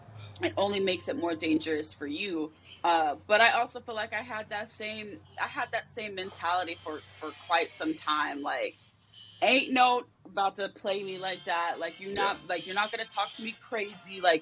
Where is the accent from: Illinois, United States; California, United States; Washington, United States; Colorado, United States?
Colorado, United States; you know, I'm from Colorado, so I can't really speak from, you know